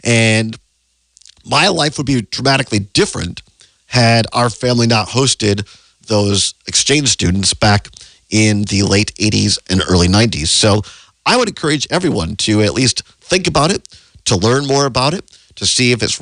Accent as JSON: {"language": "English", "town": "Richland Center", "region": "Wisconsin", "country": "United States", "tie": "born or raised there", "said": "I mean, when I grew up in Richland Center, so I graduated high school in 1988."}